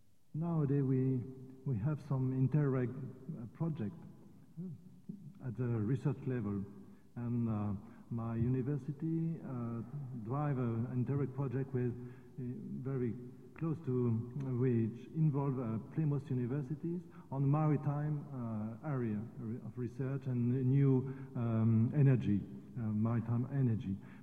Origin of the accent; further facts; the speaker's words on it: Normandy, France; English is a second language; I'm not Briton, I come from Normandy, so I can speak about my colleagues from Brittany.